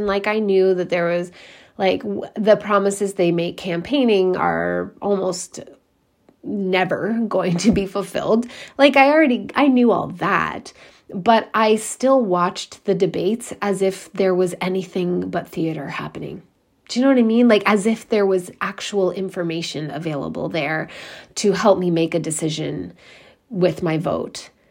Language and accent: English; Canada; as a Canadian, I'm just going to say I will never vote for anybody ever again